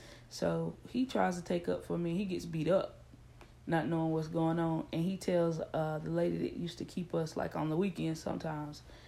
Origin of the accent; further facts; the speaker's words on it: the South, United States; And then I'm from the South, and I'm from one of those kind of families, like what goes on in this house stays in this house.